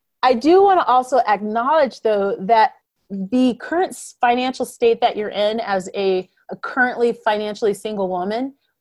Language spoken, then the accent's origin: English; Denver, Colorado, United States; The event will be held in Denver, Colorado, my hometown, in October.